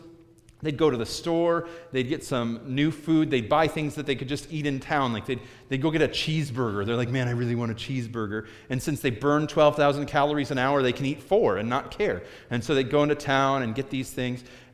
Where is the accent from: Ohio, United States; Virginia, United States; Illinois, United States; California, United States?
Illinois, United States; Chicago; Even growing up in Chicago, which is a very blue-collar town